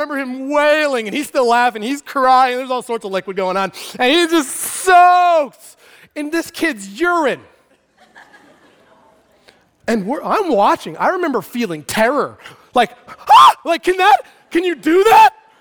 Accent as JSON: {"language": "English", "town": "Show Low", "region": "Arizona", "country": "United States", "tie": "born or raised there", "said": "I grew up in Sholo, Arizona, and one day after recess, we came inside."}